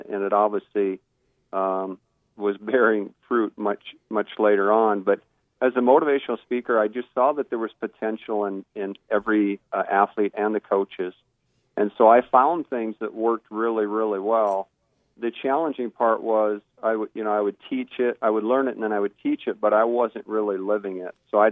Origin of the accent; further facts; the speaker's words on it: Fargo, North Dakota, United States; I grew up in Fargo, North Dakota.